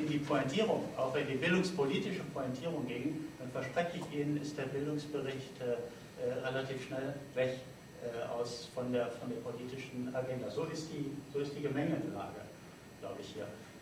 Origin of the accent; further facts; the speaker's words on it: Hamburg, Germany; Ich komme aus Hamburg